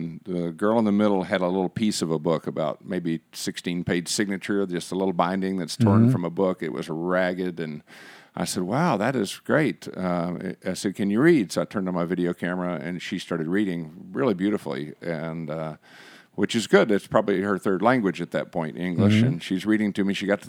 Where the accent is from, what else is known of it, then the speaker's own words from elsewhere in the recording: San Angelo, Texas, United States; I'm from San Angelo. So right. It's the common West Texas thing with the two of us.